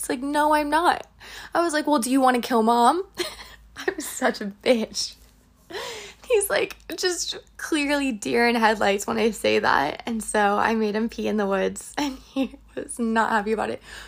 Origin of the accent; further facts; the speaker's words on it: United States; I'm an American. I deserve my choice.